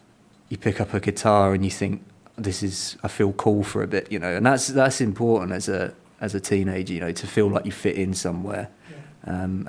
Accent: Chelmsford, East of England, United Kingdom; because I grew up in Chelmsford, and lots of friends, family came along

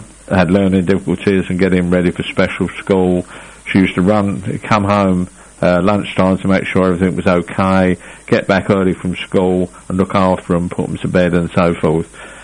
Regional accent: Highbury, London, United Kingdom; I was born in Highbury, opposite the Arsenal football ground.

